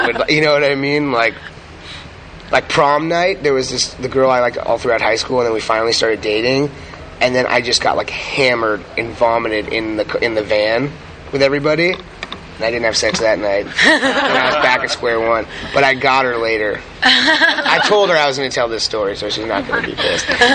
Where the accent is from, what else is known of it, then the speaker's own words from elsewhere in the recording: Los Angeles, California, United States; also born or lived in New York; I was born in Los Angeles. I grew up out here. I prefer New York. When I graduated high school, I went to go to school in New York, New School University.